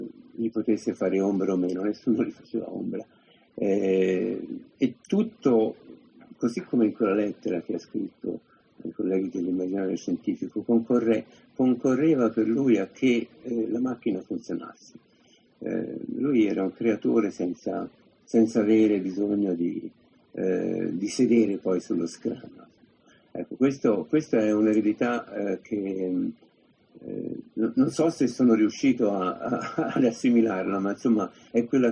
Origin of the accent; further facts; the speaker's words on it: Taranto, Apulia, Italy; born there; Io sono nato a Taranto